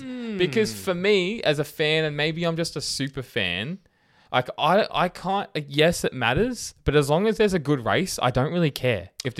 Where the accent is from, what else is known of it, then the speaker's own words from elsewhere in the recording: Australia; As an Aussie, though, I think the only way Aussies turn out